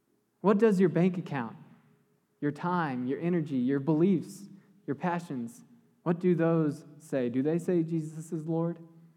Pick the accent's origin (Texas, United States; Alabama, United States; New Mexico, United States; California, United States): Texas, United States; San Antonio; I'm from San Antonio, and you know there's the legend of the line in the sand.